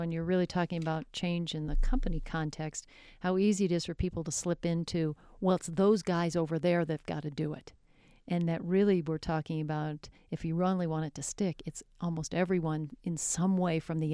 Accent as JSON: {"language": "English", "region": "Midwest", "country": "United States", "said": "so she's a fellow Midwesterner like me"}